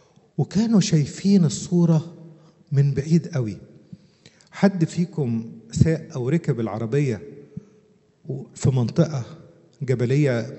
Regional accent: Upper Egypt, Egypt; كان في ترنيمة قديمة عندنا في الصعيد

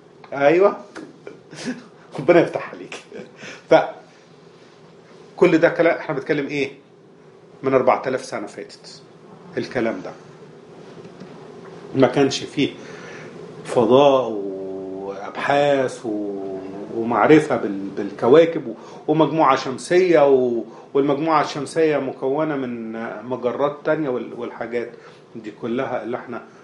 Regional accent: Upper Egypt, Egypt; عندنا في الصعيد

